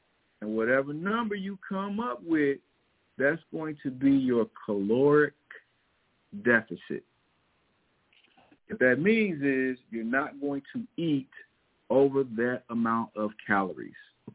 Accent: Missouri, United States; accent: Missouri; I guess my Missouri accent gets in the way, and they cannot fully understand what the hell I'm saying.

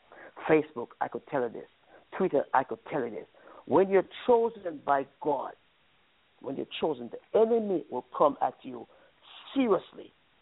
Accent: Jamaica; I'm from Jamaica in the Caribbean.

